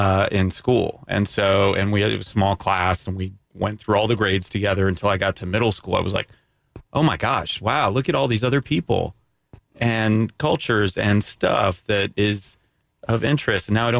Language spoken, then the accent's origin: English; Daytona Beach, Florida, United States; also born or lived in Canada; growing up in Daytona Beach, being born in Canada and being Greek.